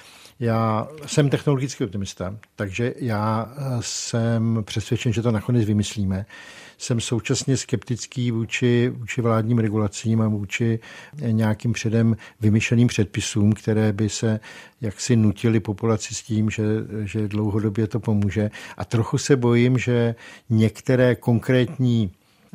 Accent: Litvínov, Ústí nad Labem Region, Czechia; nejsem ani žádný pražský zbohatlík, jsem z Litvínova, ty lidi dobře znám, mám je kolem sebe, ve své široké rodině.

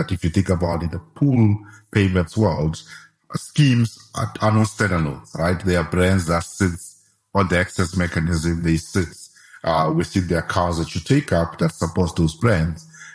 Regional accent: South Africa; as a South African community, we have shifted away from the traditional payments management process

